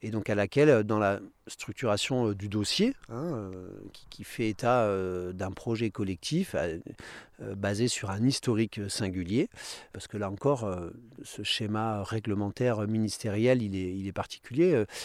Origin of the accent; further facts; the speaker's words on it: Grenoble, Auvergne-Rhône-Alpes, France; also born or lived in Verdun; je suis né à Verdun, dans les tranchées, non dans les dolines, aussi dans des fonds de trous. J'y ai un peu grandi, hein, puisque j'ai débarqué à Grenoble à 4 ans. Et voilà, l'évolution professionnelle de mes parents ont plutôt fait de moi un grenoblois ou un alpin.